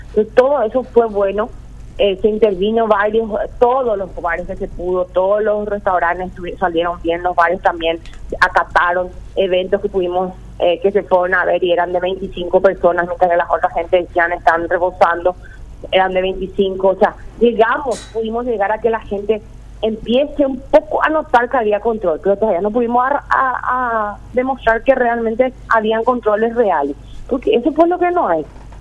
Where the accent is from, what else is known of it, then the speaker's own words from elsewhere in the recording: Paraguay; Todos somos ciudadanos paraguayos.